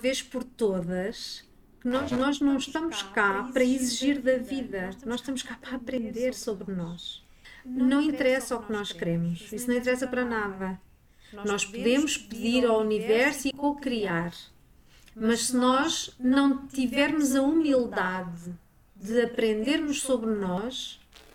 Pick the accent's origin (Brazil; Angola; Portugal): Portugal; Santarém; born there; tenho 48 anos e nasci no Ribatejo, em Santarém, no ano de 74. Uma zona que não tinha acesso a grandes coisas, não é como nascer em Lisboa